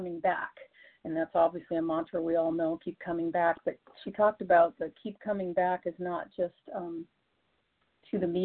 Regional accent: Seattle, Washington, United States; I'm from Seattle, Washington

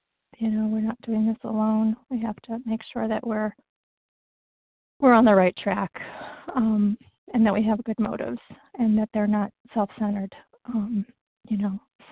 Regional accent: Massachusetts, United States; from the Berkshires in Massachusetts. That's the western part of the state.

